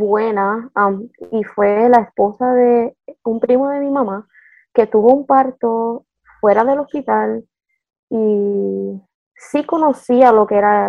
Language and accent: Spanish; Puerto Rico; moved away as an adult; now in Maryland, United States; Recientemente nos mudamos hace casi 6 años a Maryland desde Puerto Rico. Estoy en casa con mis hijas